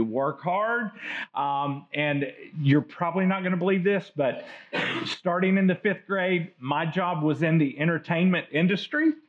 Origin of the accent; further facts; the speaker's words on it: United States; because I think it's part of growing up in the United States, I had this life philosophy